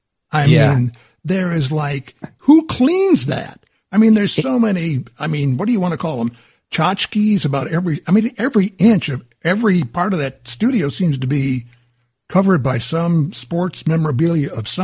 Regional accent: Ann Arbor, Michigan, United States; You know, I'm from Ann Arbor. I'm a big Michigan fan

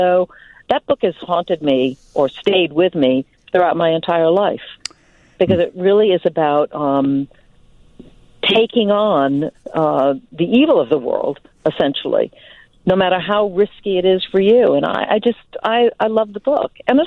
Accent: Rumford, Rhode Island, United States; I was early teens, and I grew up in Rumford, Rhode Island, and I didn't know anything about racism.

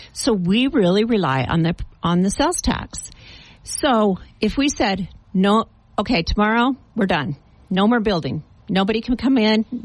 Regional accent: Las Vegas, Nevada, United States; born there; I don't want to send one drop of water to Las Vegas. Hmm. I was born there, but I don't want to give them a drop of water.

